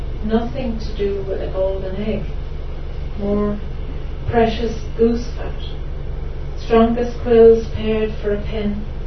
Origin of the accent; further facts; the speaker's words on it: Munster, Ireland; I grew up in County Limerick, and my cousins lived in a place called Camas, and we often visited there.